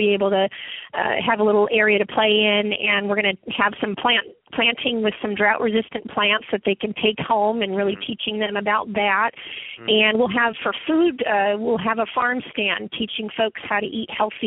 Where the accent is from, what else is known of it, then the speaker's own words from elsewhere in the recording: California, United States; We all know in the beach cities, growing up in the South Bay area, you go to the beach